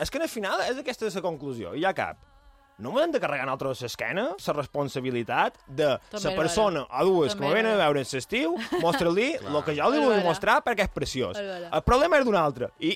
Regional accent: Binissalem, Balearic Islands, Spain; Aquesta zona, el que dèiem, Vall de Mosa, jo som de Vinicelem

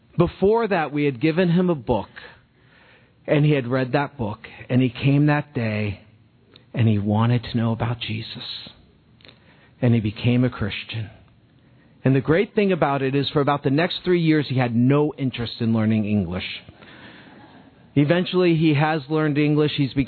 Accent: United States; Because I can't go there as an American, but they can.

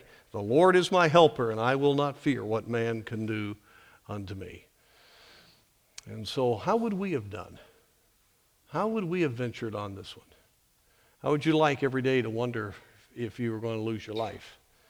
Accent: United States; I understand I am an American.

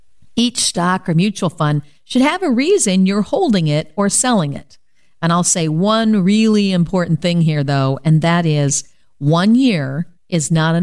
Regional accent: Fort Wayne, Indiana, United States; I'm a certified financial planner and a local gal. I am from the Fort Wayne, Indiana area and have my own firm, Waterman Financial Services, LLC.

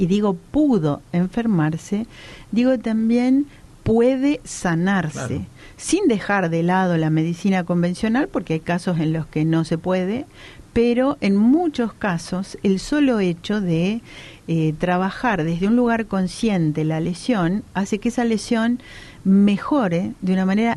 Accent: Jujuy, Argentina; born there; now in Salta, Argentina; Yo nací en Jujuy, vivo en Salta hace 30 años

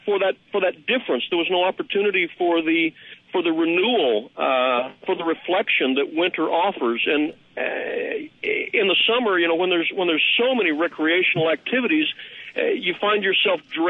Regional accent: Indianapolis, Indiana, United States; also born or lived in Kentucky; As a Midwesterner, having grown up spending equal time between Indianapolis, Indiana, and South Central Kentucky, I have learned that the change of seasons

